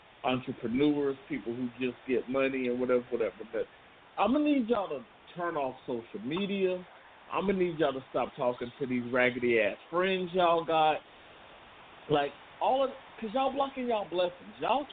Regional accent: Southern United States, United States; I want to say this because I'm from the South.

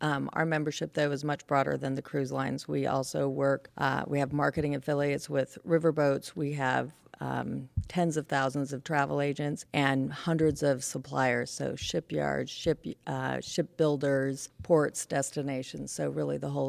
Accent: California, United States; You know, I grew up in California

